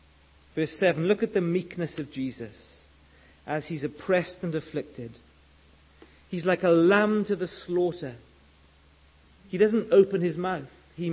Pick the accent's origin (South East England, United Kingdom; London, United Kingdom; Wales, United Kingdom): Wales, United Kingdom; I come from Wales. We have a lot of sheep.